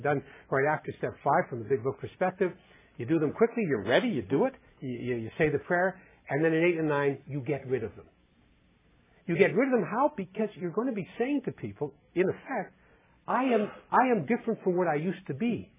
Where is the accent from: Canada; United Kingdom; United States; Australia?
Canada; keep wanting to say process because I'm a Canadian.